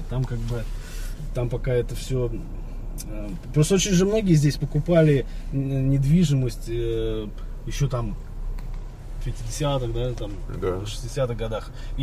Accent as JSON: {"language": "Russian", "region": "Moscow", "country": "Russia", "tie": "born or raised there", "said": "Москве... Да я где только там не жил, знаете, в Кузьминке, сначала я родился в Кузьминках"}